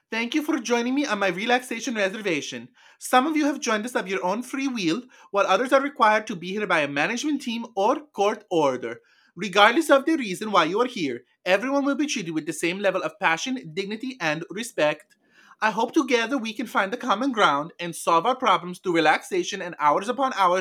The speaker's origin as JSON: {"language": "English", "town": "Pittsburgh", "region": "Pennsylvania", "country": "United States", "said": "At Pittsburgh."}